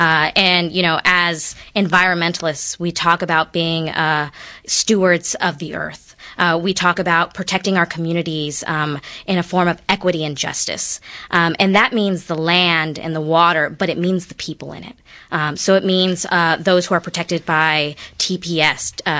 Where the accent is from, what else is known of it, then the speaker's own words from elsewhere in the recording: Houston, Texas, United States; also born or lived in California; I was born in California and raised in Houston. And between my husband and I have over close to 40 family members in Houston.